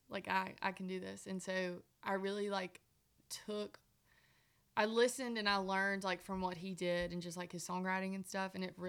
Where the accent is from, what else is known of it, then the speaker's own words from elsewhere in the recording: Mississippi, United States; But growing up in Mississippi really was special to me. Like hunting and fishing and just loving every day.